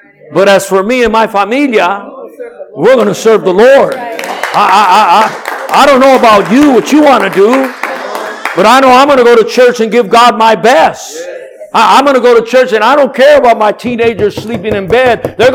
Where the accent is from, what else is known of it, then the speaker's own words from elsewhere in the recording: Compton, California, United States; born there; Shoot, all I know, Piru, I was born in Compton, folks.